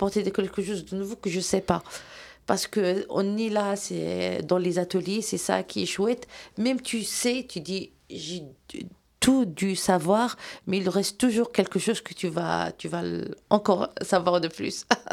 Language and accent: French; Morocco; Heureusement pour moi, je viens du Maroc, là-bas. C'est un pays agriculteur de premier degré.